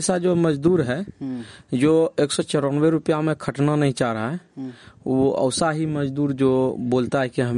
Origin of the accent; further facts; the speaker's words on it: Bhadaura, India; ग्राम पंचायत बहरा, गांव भदौरा का निवासी हूँ।